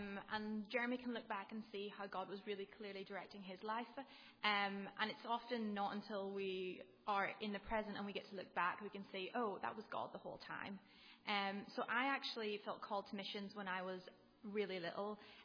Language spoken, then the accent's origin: English; Northern Ireland, United Kingdom; I'm from Northern Ireland, which is part of the UK.